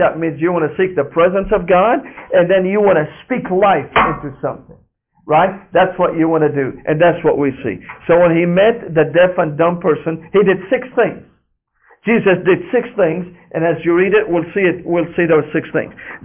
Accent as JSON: {"language": "English", "town": "Damascus", "region": "Damascus Governorate", "country": "Syria", "tie": "born or raised there", "moved": "yes", "lives_now": "United States", "said": "When I came to the United States, I'm not used to dogs. I grew up in Damascus, Syria, and in Damascus, Syria, we only know street dogs, mangy dogs."}